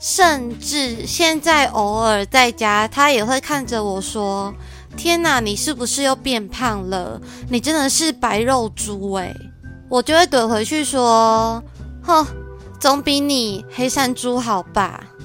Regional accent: Taichung, Taiwan; 身为土生土长的台中人呢，当然是基本上人手都会有一台机车，我跟我女朋友也不例外。

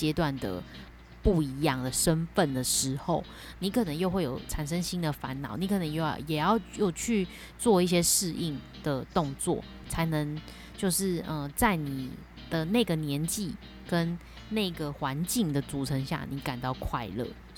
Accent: Taipei, Taiwan; 我们都是台北人，就是我们都在台北，我们没有离乡背景

